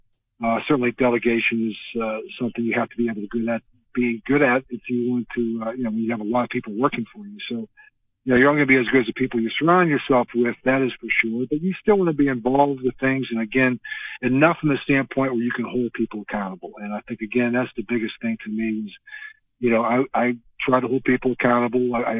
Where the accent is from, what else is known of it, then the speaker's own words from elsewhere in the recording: Pennsylvania, United States; growing up in Western Pennsylvania, my father had a lot of impact on me.